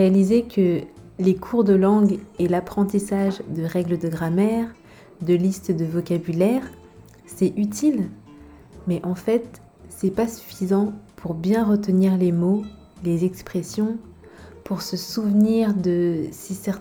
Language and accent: French; Paris, Île-de-France, France; je suis française. Je suis née et j'ai grandi à Paris et en région parisienne et je suis passionnée d'apprentissage de langues étrangères. J'ai appris et je continue d'apprendre l'anglais, l'espagnol et le chinois mandarin.